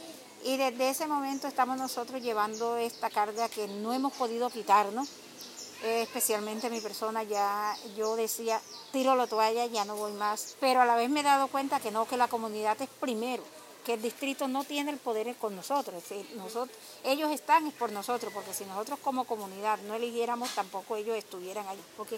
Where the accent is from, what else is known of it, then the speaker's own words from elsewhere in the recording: Ovejas, Sucre, Colombia; soy de Oveja Sucre. Tengo 26 años de estar viviendo aquí en Nelson Mandela